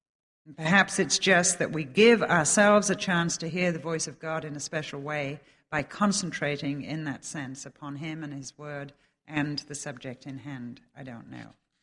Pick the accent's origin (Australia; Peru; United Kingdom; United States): United Kingdom; England; And we're English, which makes us reticent.